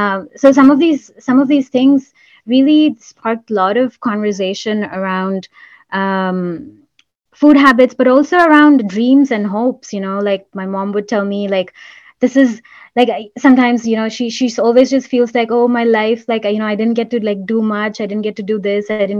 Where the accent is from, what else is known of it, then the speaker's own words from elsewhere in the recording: India; I was living in the house, the same house that I grew up in India.